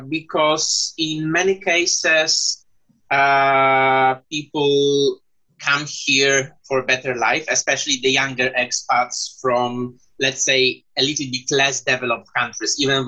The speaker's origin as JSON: {"language": "English", "country": "Poland", "second_language": "English", "said": "I'm from Poland, so I can have as many citizenships as I want to, the same in the UK. That's why I have dual citizenship, British and Polish."}